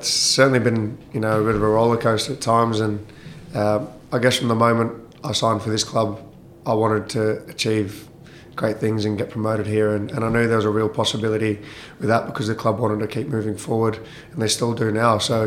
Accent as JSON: {"language": "English", "country": "Australia", "tie": "born or raised there", "said": "growing up in Australia and you know, learning my trade there"}